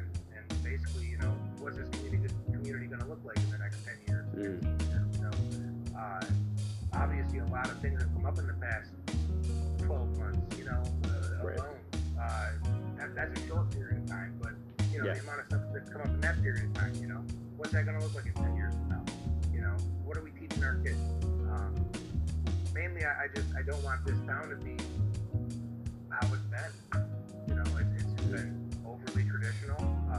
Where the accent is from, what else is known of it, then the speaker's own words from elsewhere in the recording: Olean, New York, United States; also born or lived in Buffalo; Yeah, so basically, I was born and raised in Olean, New York.